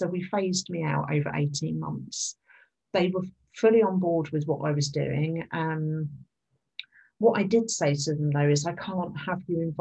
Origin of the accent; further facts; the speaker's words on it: London, United Kingdom; I was a Londoner, but I was all about, I'm British